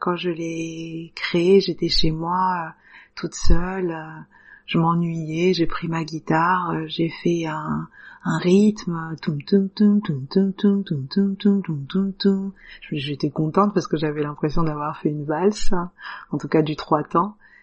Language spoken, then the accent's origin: French; Cameroon; Nous sommes des Bamilékés et Camerounais Bamilékés